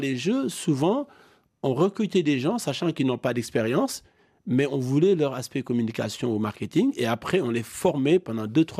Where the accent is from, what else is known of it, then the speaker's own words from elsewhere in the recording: Senegal; J'ai dit, non, je suis du Sénégal, mais je représente le Cambodge.